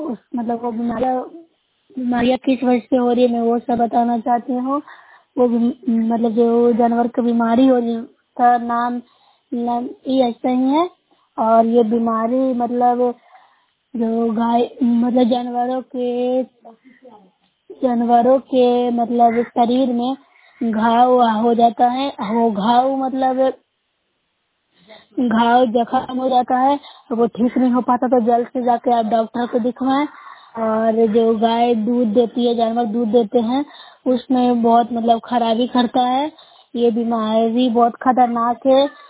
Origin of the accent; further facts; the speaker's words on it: Bihar, India; मैं नुशरे प्रखंड से हूँ, जिला नालंदा से बोल रही हूँ।